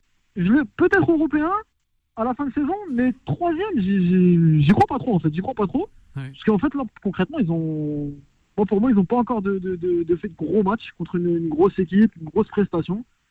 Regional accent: Paris, Île-de-France, France; Moi, je suis parisien.

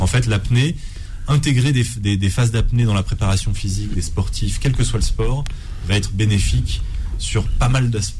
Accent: Nice, Provence-Alpes-Côte d'Azur, France

